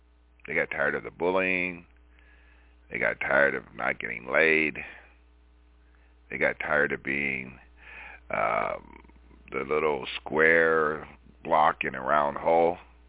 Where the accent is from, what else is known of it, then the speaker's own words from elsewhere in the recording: Los Angeles, California, United States; I grew up in Hollywood, and they used to have restaurants for shows.